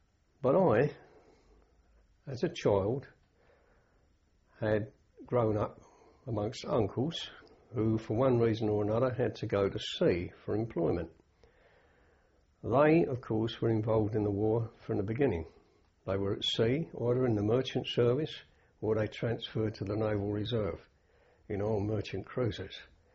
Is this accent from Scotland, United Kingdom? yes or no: no; Barking, London, United Kingdom; I was born in Barking, in Essex.